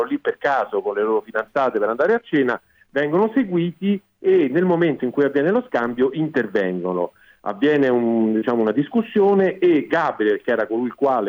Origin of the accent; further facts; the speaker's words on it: Rome, Lazio, Italy; Sì, sono romano.